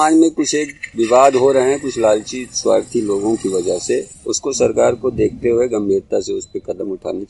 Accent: Raniyapur, Uttar Pradesh, India

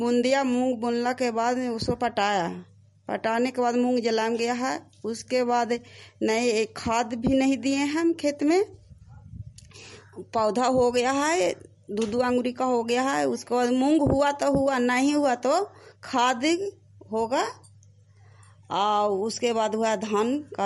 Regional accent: Bodhi Bigha, Bihar, India; मैं बोधी बिघा के रहने वाली हूँ।

